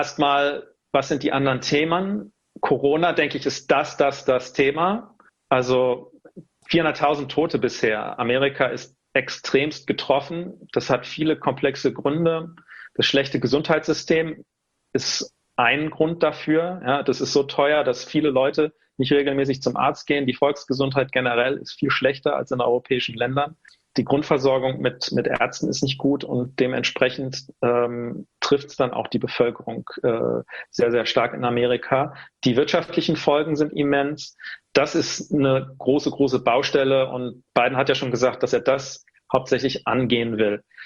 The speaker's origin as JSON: {"language": "German", "region": "Rhineland-Palatinate", "country": "Germany", "said": "Ich bin stolzer Pfälzer und ich bin froh, dass ich in der Bundesrepublik Deutschland wohne"}